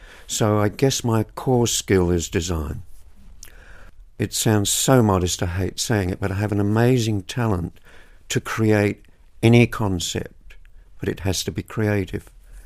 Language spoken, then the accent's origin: English; England, United Kingdom; now in Australia; For my sins, I'm English originally, although I hate to be called a POM because I'm very Australian. I've travelled all over Australia, every part of the continent.